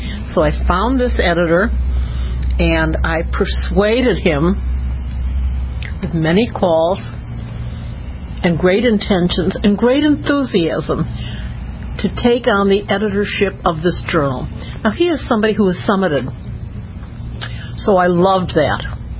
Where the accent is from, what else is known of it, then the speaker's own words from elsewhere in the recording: Chicago, Illinois, United States; It was like an orphan disease where I grew up in Chicago.